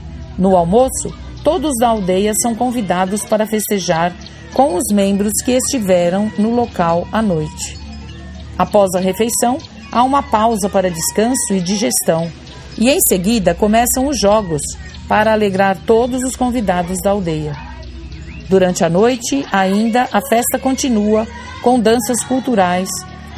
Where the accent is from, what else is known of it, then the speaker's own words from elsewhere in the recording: DR Congo; vou relatar o que acontece na aldeia onde nasci e cresci, na República Democrática do Congo